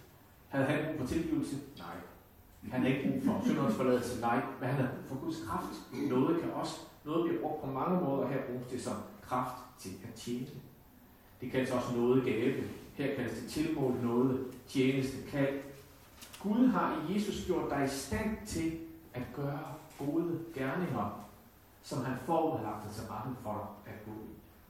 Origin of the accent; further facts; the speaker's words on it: Billund, Region of Southern Denmark, Denmark; Og jeg kom fra så almindeligt, kedeligt, jysk, middelklasse hjem. Jeg voksede op og følte, jeg voksede op i Billund, ligesom Billundsposten kalder Danmarks Las Vegas. Og der kommer jeg fra.